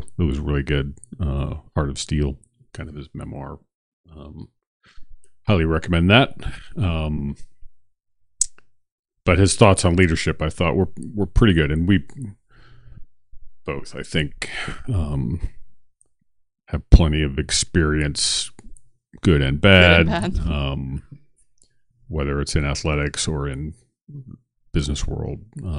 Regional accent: Pittsburgh, Pennsylvania, United States; Of course, I grew up in Pittsburgh, where actually Mr. Cowher is

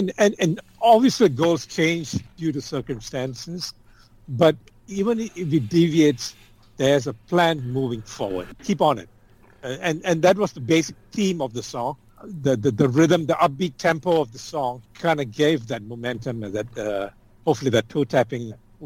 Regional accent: Malaysia; now in United States; Originally, I'm from Malaysia.

